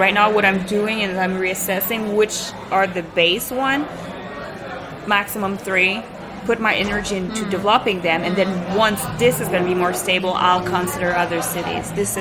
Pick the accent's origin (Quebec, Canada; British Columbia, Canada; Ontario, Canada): Quebec, Canada; Montreal; now in Switzerland; I'm from Montreal, so I'm like, ha. It's very small here.